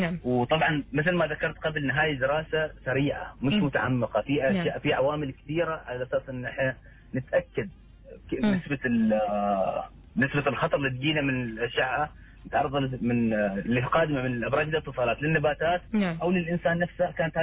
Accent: Oman; نحن عندنا في عمان

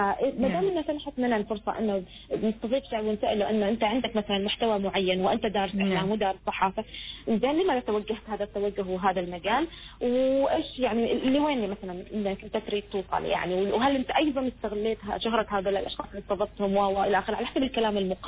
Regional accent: Oman; وبعدنا ما صار عندنا أسلوبنا الخاص كعمانيين في هذا المجال.

